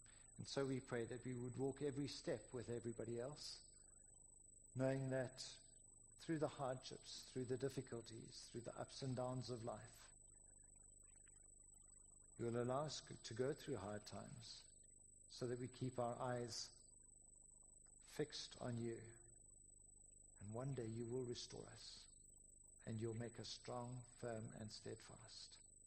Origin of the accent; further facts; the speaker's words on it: South Africa; And the embarrassing part is, as a South African, you go in there and you go to your right